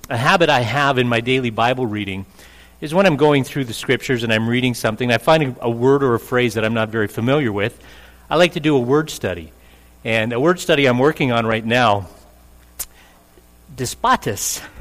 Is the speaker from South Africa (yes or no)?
no; Calgary, Alberta, Canada; You know, I was born and reared in Calgary, and that's the first time I was on the Kananaskis Trail.